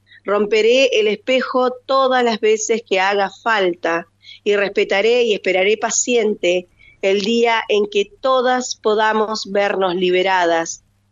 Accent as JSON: {"language": "Spanish", "town": "Gualeguay", "region": "Entre Ríos", "country": "Argentina", "tie": "born or raised there", "moved": "as an adult", "lives_now": "El Bolsón, Argentina", "said": "Sí, nací en Gualeguay y estudié en Gualeguaychú."}